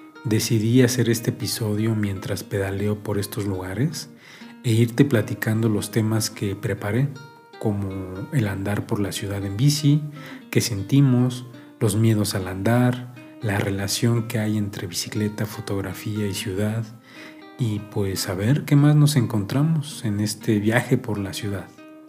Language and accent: Spanish; Mexico City, Mexico; yo ando en bicicleta casi todos los días en mi ciudad natal, la gran Ciudad de México